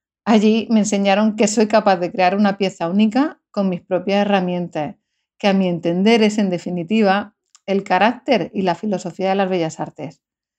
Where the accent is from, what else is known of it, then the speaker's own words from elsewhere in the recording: Lorca, Region of Murcia, Spain; now in Bollullos de la Mitación, Spain; soy de Lorca y vivo en Bollullos de la Mitación, aquí en Sevilla.